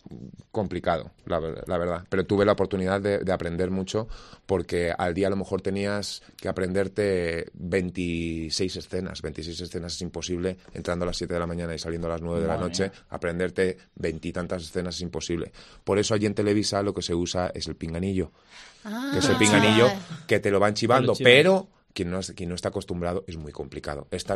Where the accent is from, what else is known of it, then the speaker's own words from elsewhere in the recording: Spain; sería un placer ganar un premio en mi país